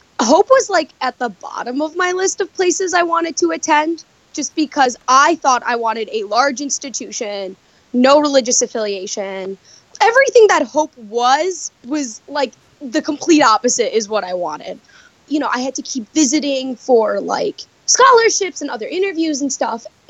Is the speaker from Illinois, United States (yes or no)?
yes; Chicago, Illinois, United States; I grew up in Chicago, but I live in the suburbs.